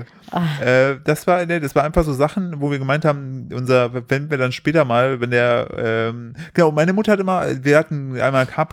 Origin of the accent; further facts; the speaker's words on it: East Germany, Germany; ich komme nicht nur aus dem Osten